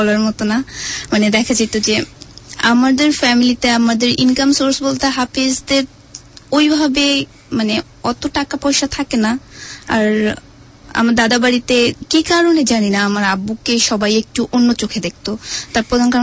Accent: Dhaka, Dhaka Division, Bangladesh; আমি মোহাম্মদপুর থেকে আসছি

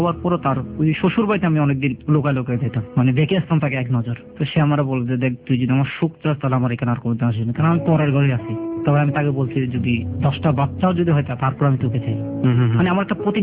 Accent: Chittagong, Chittagong Division, Bangladesh; আমি বড় হয়েছি চট্টগ্রামে, আমার জন্ম চট্টগ্রামের পাহাড়তলী থানার। আমি ছোটবেলায় ফ্যামিলির বড় ছেলে ছিলাম।

